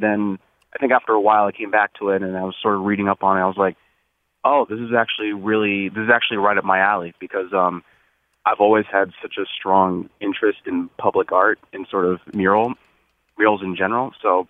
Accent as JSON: {"language": "English", "town": "Bloomfield", "region": "Connecticut", "country": "United States", "tie": "born or raised there", "said": "Sure. So I grew up in Bloomfield, Connecticut."}